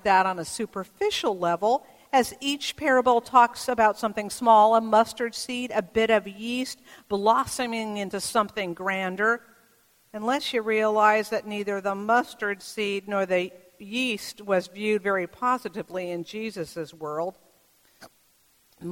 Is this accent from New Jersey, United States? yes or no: no; Bay Area, California, United States; I mean, I grew up in the Bay Area.